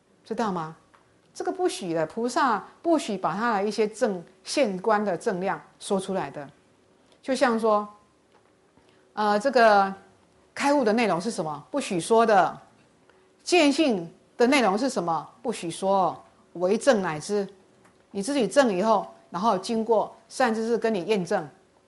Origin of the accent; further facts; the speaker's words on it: Taiwan; 我们台湾话叫妖兽啦，